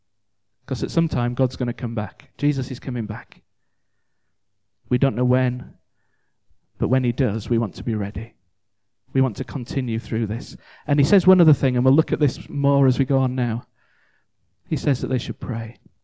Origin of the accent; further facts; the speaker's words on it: Leeds, Yorkshire and the Humber, United Kingdom; Growing up in Leeds, I used to play a lot of rugby league, proper rugby.